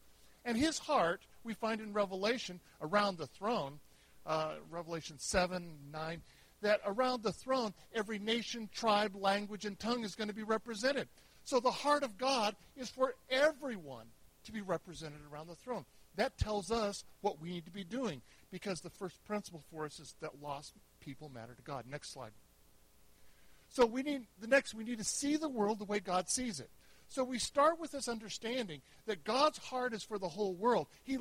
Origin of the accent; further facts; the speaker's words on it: Trinidad & Tobago; There, Trinidad and Tobago is down here in the very corner. We're 7 miles from Venezuela, last of the Caribbean islands.